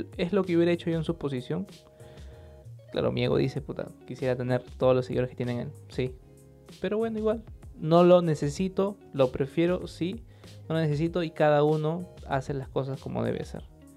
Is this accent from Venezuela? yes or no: no; Peru; Quiero hacerlo porque soy peruano y me interesa este tema.